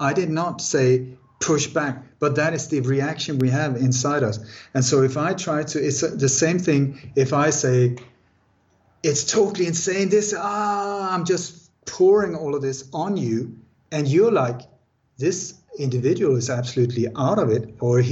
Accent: Sweden; also born or lived in Denmark; I was born in Denmark, grew up in Sweden. I thought that I lived in the perfect country.

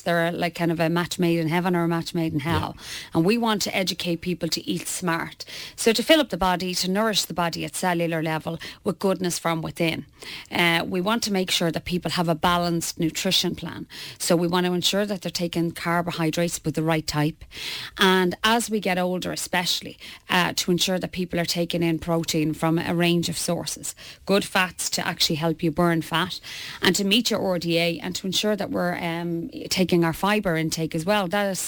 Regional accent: Belcamp, Leinster, Ireland; I'm from Belcamp. I went to school in Darndale. My family moved on to Clare Hall.

